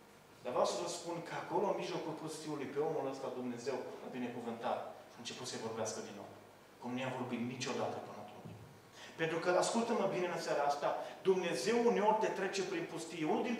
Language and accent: Romanian; Bihor County, Romania; born there; M-am dus în satul părinților mei, undeva lângă satul meu natal, undeva lângă Beiuș